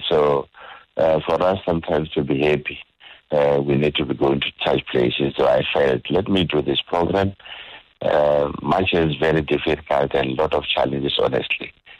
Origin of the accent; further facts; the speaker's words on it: Bolobedu, Limpopo, South Africa; I am from a village somewhere in Bolobedu. That's where I was born. That's where my parents' family is. It's a village called Mkwati Village around Bolobedu in the Mpopo in Zane.